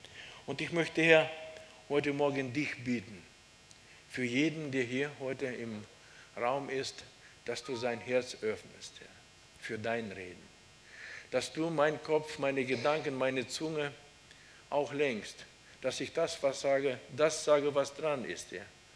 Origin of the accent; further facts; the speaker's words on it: Kazakhstan; als Kind in Kasachstan, in der Baptistengemeinde